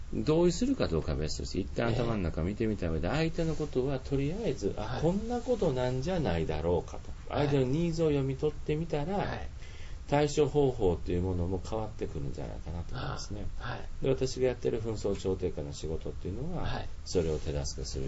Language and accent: Japanese; Kansai, Japan; まあ、私関西人だから言うわけじゃないんですけれども